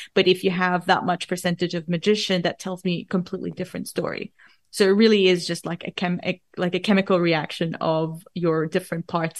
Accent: Jordan; So I grew up in the Middle East, and I grew up in the 80s and the 90s. And while I was growing up, there was like so much war around us, around Jordan, where I grew up.

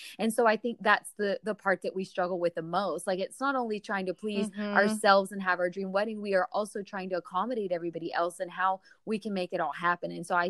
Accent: Texas, United States; But then also, okay, y'all, we're from Texas. Remember, it gets so hot.

